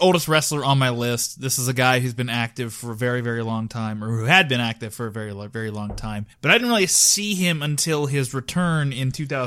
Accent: Pittsburgh, Pennsylvania, United States; This man and I had a very similar life path in that we are both from Pittsburgh.

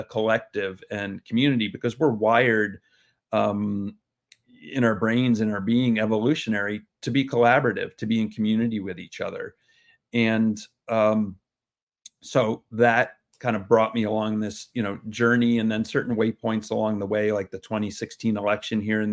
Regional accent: Sandy Hook, Connecticut, United States; I'm from Sandy Hook, Connecticut. That Sandy Hook, Connecticut that you know, we know and have heard about.

